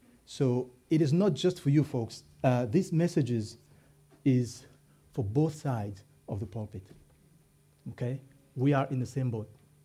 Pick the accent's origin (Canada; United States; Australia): Canada; So yes, we are Canadian, but really the true citizenship is the citizenship of heaven.